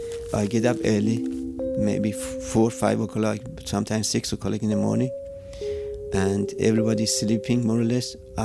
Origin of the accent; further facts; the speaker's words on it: Iran; English is a second language; now in United States; I'm not from United States, as you notice from my accent. I'm from Iran. On 1979, a lot of Jews, including me, they left Iran to come to the United States